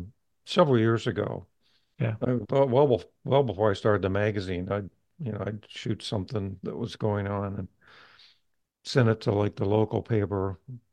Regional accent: East Liverpool, Ohio, United States; I shot that in my hometown, a little town on the Ohio River called East Liverpool.

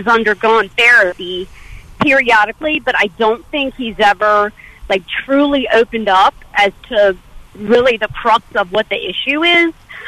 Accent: Baltimore, Maryland, United States; I'm originally from Baltimore. And when we first got married, he was in the military, so we've had to move a couple times.

